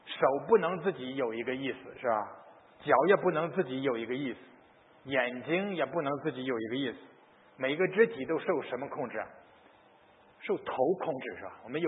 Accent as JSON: {"language": "Chinese", "country": "China", "tie": "born or raised there", "said": "你知道我小时候在农村长大，我估计我们当中很多人小时候在中国农村长的哈"}